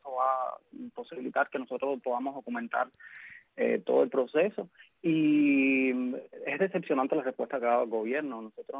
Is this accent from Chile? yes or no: no; Cuba; como cubanos dignos y soberanos.